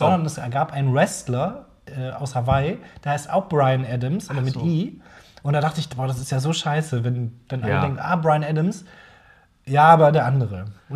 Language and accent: German; Krefeld, North Rhine-Westphalia, Germany; Ich war so 12 oder 14 oder 37 oder weiß ich nicht mehr. Und habe ich rausgefunden, dass es so ein Dings bei uns in Krefeld gab.